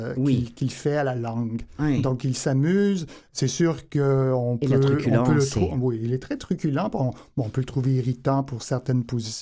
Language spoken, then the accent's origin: French; Montreal, Quebec, Canada; Moi, je viens de Montréal.